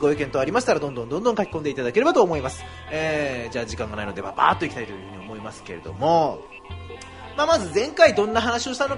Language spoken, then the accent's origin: Japanese; Miyazaki, Japan; 江戸っ子ですから私、はい、宮崎出身ですけど江戸っ子ですから